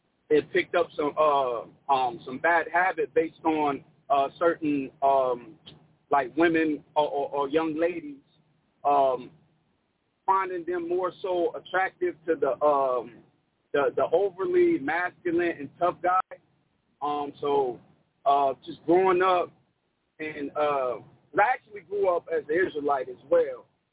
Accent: Indianapolis, Indiana, United States; now in Las Vegas, United States; So I'm from the Las Vegas body. … I'm originally from the Indianapolis body.

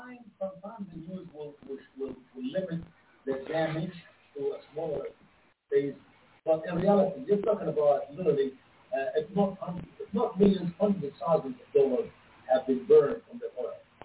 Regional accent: Egypt; in all my life, I grew up in Egypt, and I hear this Muslim Shia.

